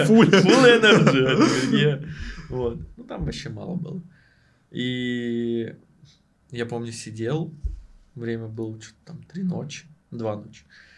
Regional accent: Russia; я бы сказал просто, я из России

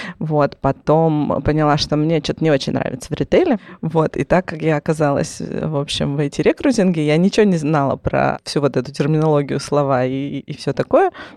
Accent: Yekaterinburg, Sverdlovsk Oblast, Russia; но в Екатеринбурге, откуда я родом, не было таких тусовок

